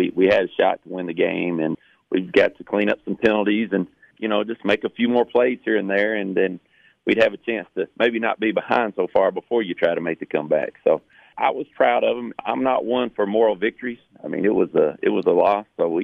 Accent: Sparta, Tennessee, United States; Well, you know, I'm from Sparta.

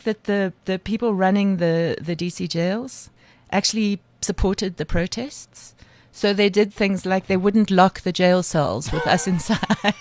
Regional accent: South Africa; But it's also, I think it's what makes us as South African filmmakers creative.

